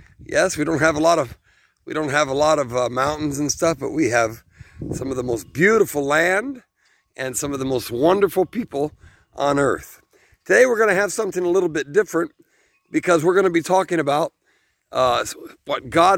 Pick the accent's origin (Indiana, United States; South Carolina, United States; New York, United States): Indiana, United States; Knox; So here off in beautiful Indiana, Knox, Indiana, my hometown where I grew up and where I graduated from high school